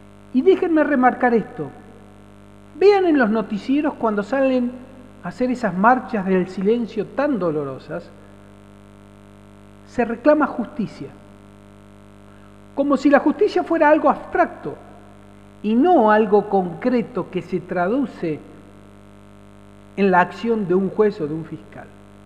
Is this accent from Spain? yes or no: no; Argentina; qué hacemos como argentinos para cumplir nuestra obligación de controlar a nuestros mandatarios